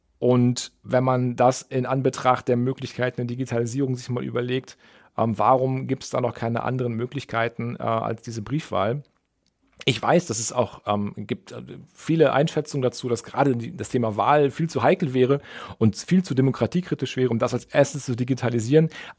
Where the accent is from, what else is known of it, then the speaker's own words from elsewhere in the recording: Lower Saxony, Germany; ich komme weiter aus dem Norden, Nähe von Lüneburg